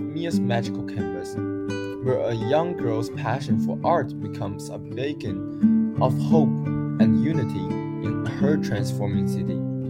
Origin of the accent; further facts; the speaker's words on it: Beijing, China; now in United States; I'm from Beijing, China. This is the second year I have stayed in the US.